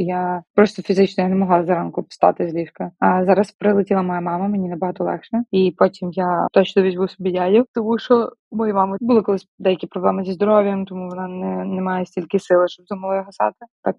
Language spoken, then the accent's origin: Ukrainian; Lviv, Lviv Oblast, Ukraine; Я зі Львова, знаєте?